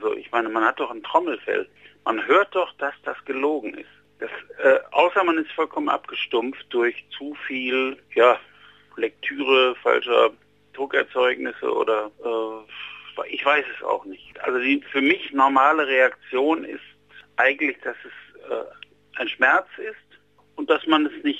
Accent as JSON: {"language": "German", "country": "Germany", "tie": "born or raised there", "said": "Ja, also ich bin in der Bundesrepublik Deutschland aufgewachsen und meine Oma war Schneiderin"}